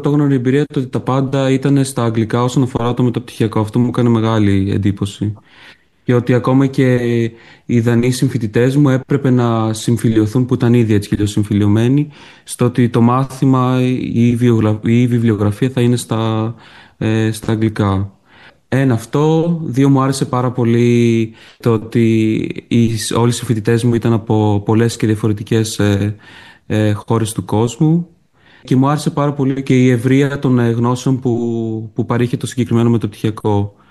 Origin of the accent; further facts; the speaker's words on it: Volos, Thessaly, Greece; Μεγάλωσα στο Βόλο. Εκεί τελείωσα και το Λύκειο.